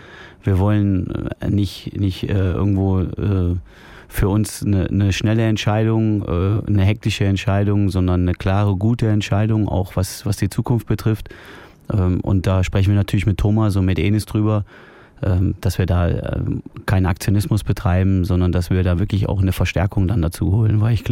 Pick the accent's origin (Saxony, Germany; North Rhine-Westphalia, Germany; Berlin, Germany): North Rhine-Westphalia, Germany; Cologne; 1. FC Köln war halt so mein Heimatverein. Ich bin halt gebürtiger Kölner.